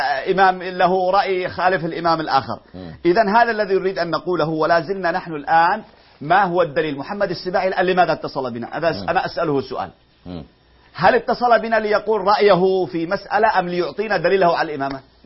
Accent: Yemen; عندنا في اليمن

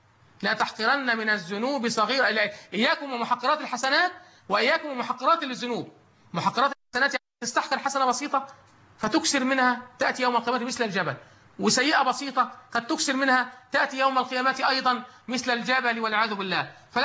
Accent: Egypt; بلدنا مصر

